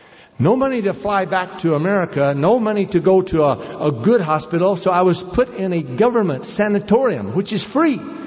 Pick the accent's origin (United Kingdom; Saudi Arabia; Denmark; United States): United States; they were so upset that I was there as an American.